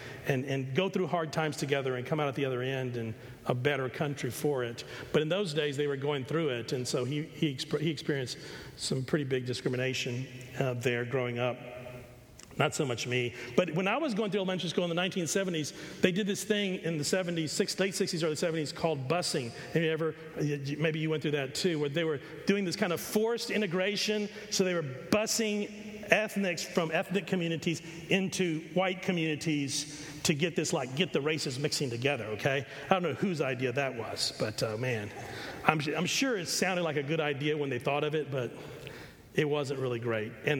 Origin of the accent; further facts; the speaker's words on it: Pasadena, Texas, United States; I grew up in Pasadena, Texas, in the 1960s and 70s. And the same little community that my dad was born in, actually it was called Genoa.